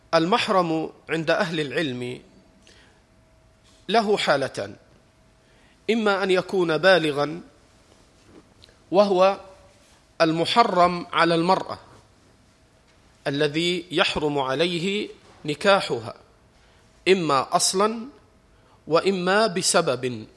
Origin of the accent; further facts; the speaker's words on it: Egypt; إحنا عندنا في مصر بنقول الحمى